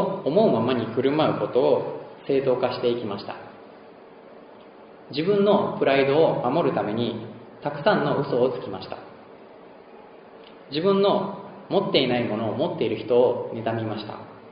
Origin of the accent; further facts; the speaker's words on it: Sakai, Osaka, Japan; born there; 私は大阪府の堺市に生まれました。私は両親が共にクリスチャンの家に生まれました。